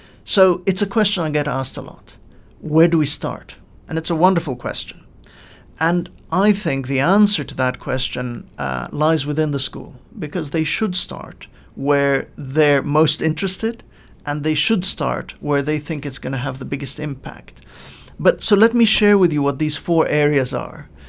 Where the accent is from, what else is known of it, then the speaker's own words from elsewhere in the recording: Lebanon; I grew up in Lebanon in the Middle East. I grew up during the war years